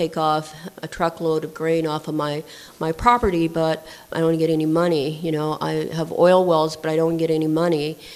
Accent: Montana, United States; I grew up on the Blackfeet Indian Reservation, and my father moved my mother when he married her out to his allotment from the Dawes Act. He built a small little lean-to and began the family there.

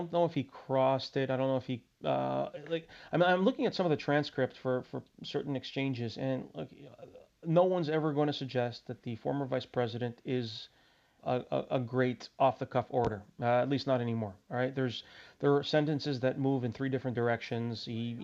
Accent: Canada; now in United States; I'm Canadian. Canada's home. I don't have another citizenship, but I care about this country too, the United States. I've been living here for quite a few years.

